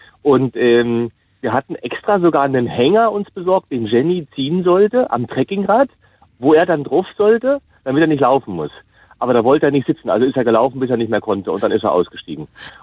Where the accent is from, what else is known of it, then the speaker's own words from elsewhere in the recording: East Germany, Germany; Ich war ja Ossi, also bin ich ja immer noch. Und als dann die Mauer fiel, hat es mich echt gepackt.